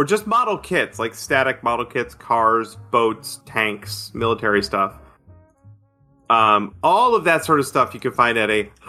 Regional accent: New York, United States; I was visiting my hometown, my little town in upstate New York, and we went to the hobby shop that I used to frequent as a kid.

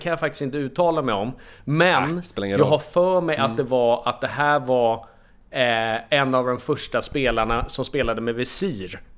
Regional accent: Sweden; för mig som svensk kanske liksom AIDS kändes inte rätt

